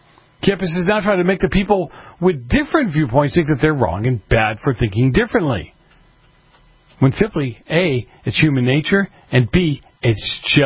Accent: Boston, Massachusetts, United States; You know, I used to joke that I'm from Boston, and I'm from the city.

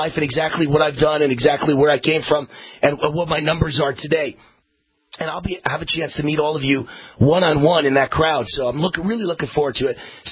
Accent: New York, United States; now in Las Vegas, United States; And I grew up in New York, and I know great restaurants in New York.

